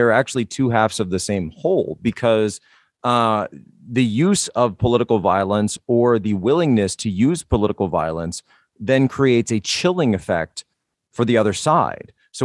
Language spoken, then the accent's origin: English; Philadelphia, Pennsylvania, United States; I'm from the Philadelphia area myself